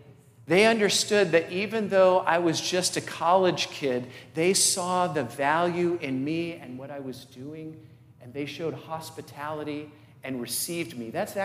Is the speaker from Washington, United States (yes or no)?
yes; Seattle, Washington, United States; I was from the Seattle area, and I was pretty poor.